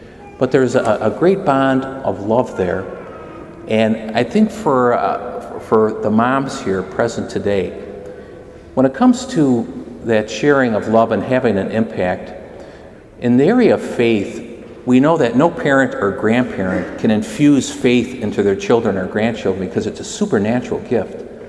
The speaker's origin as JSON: {"language": "English", "town": "McHenry", "region": "Illinois", "country": "United States", "tie": "born or raised there", "said": "Mom's still up in the house I grew up in McHenry."}